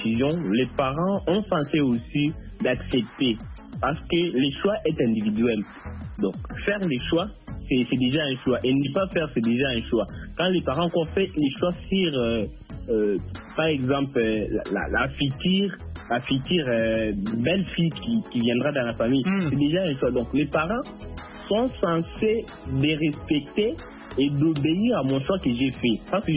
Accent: Kasaï, DR Congo; Comme par exemple, moi je suis du Kassai.

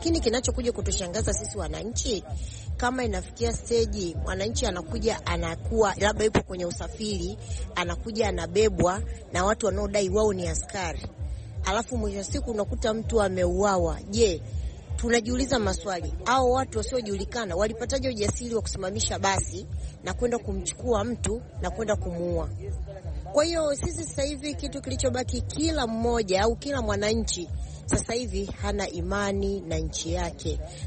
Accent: Temeke, Dar es Salaam, Tanzania; ninatokea Temeke.

